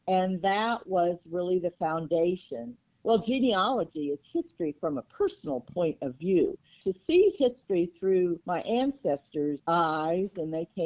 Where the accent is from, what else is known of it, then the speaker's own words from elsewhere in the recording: Farmington, New Mexico, United States; and I grew up in Farmington and graduated from high school, Farmington High School, in 1969.